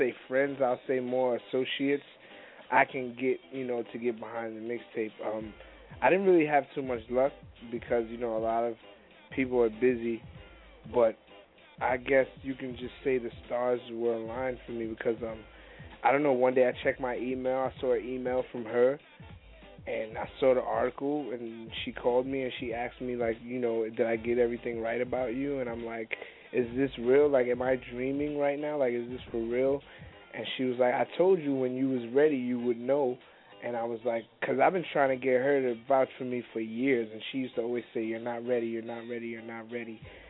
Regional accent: New York, United States; I'll do it for free because I'm from New York, and I have family that was affected by this. We were all affected by this as New Yorkers

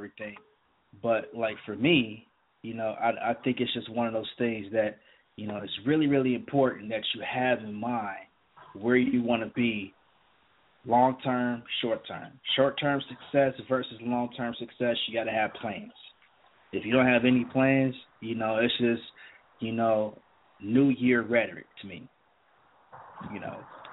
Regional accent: Detroit, Michigan, United States; I grew up in Detroit on the west side.

